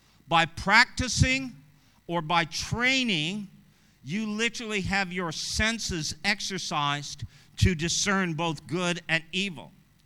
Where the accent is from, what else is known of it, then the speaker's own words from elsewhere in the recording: Canada; I'm from Canada, so wasn't in Canada either. Too cold.